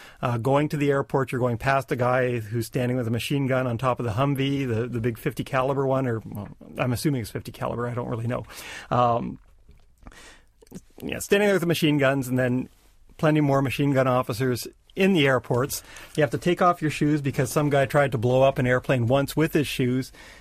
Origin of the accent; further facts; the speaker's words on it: Canada; accent: Canadian; moved away as an adult; I'm originally from Canada